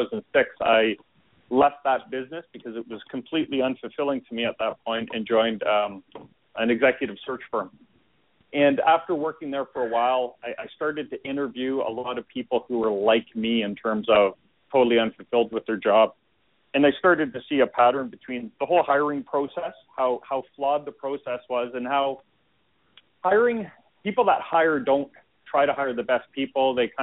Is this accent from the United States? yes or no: no; Canada; accent: Canadian; you'll notice an accent because I'm Canadian.